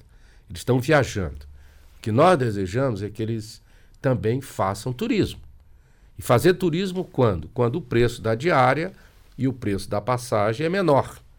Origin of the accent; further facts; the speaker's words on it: Maranhão, Brazil; um abraço a você como bom maranhense que sou.